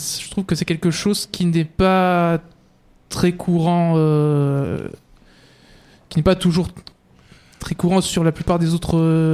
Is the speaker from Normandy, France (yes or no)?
no; Sarrians, Provence-Alpes-Côte d'Azur, France; also born or lived in Carpentras; Oui, moi je suis également Sarrianais. Je suis né à Carpentras et j'ai grandi à Sarrien depuis mon enfance, quoi.